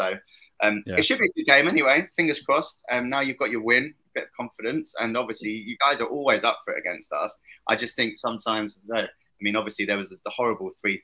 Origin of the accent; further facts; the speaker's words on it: London, United Kingdom; I grew up in North London.